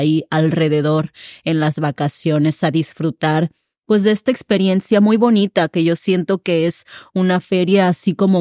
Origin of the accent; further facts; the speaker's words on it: Manzanillo, Colima, Mexico; born there; yo nací en Manzanillo, que es un municipio en la costa, pero también hacia adentro, como hacia las montañas, tiene su belleza especial